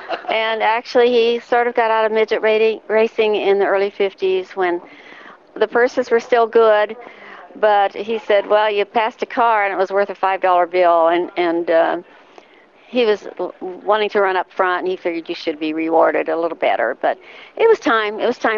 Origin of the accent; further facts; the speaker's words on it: Iowa, United States; I'm from Iowa. Still have family there.